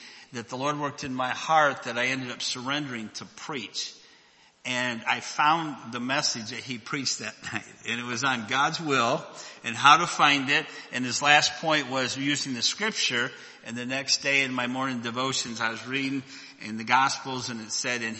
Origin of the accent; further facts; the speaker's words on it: Michigan, United States; I grew up in northern Michigan. I grew up in Michigan, and I was going to go there and play football